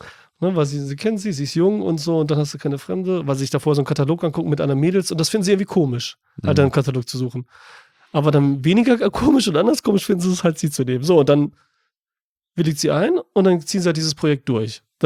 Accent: Germany; Und ich bin ja Deutscher, ich bin ja hier aufgewachsen, ne? Mehr oder weniger.

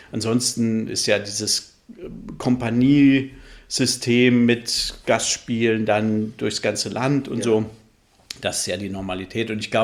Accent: Flensburg, Schleswig-Holstein, Germany; born or raised there; also born or lived in Hesse; now in Berlin, Germany

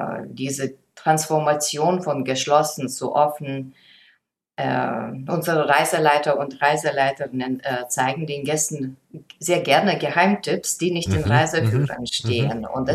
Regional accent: Lithuania; German is a second language; Litauen ist mein Heimatland, aber ich kenne Lettland und Estland natürlich sehr gut, wie zweite Heimat, weil über 30 Jahre, wie gesagt.

